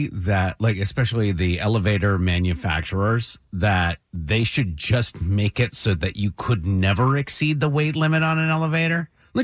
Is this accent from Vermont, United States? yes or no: yes; Vermont, United States; because I'm from Vermont originally. Mm-hmm. My grandfather used to go ice fishing all the time.